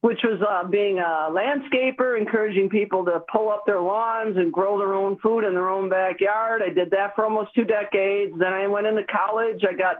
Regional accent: Watertown, Wisconsin, United States; I didn't grow up here. I grew up outside of Milwaukee.

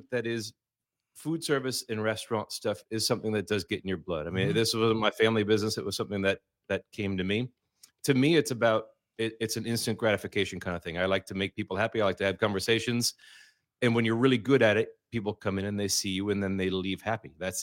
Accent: Oshkosh, Wisconsin, United States; Oshkosh is my hometown. I grew up here. I went to high school here and then left to do other stuff.

